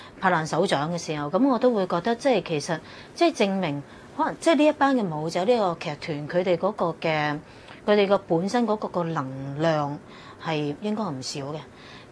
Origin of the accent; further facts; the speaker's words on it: Hong Kong; 我作为香港人，我觉得是我们的福分